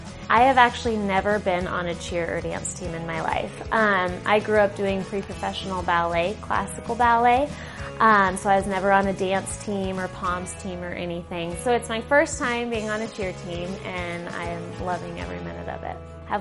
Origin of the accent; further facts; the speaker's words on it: Parker, Colorado, United States; I'm from Parker, Colorado, and this is my first year as a Denver Broncos cheerleader.